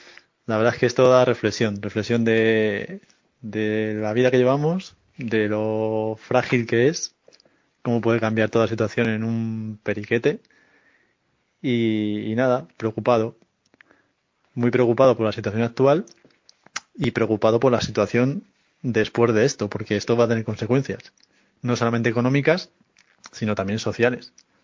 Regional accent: Madrid, Community of Madrid, Spain; de Madrid.

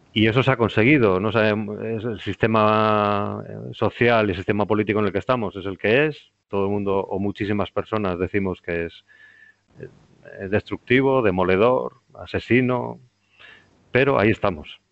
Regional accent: Basque Country, Spain; born there; yo también soy de cerca de donde tú. Lo que pasa es que yo soy muy cerquita de Donosti, sí, de un pueblecito por allí, sí. Allí nací, luego acabé por aquí.

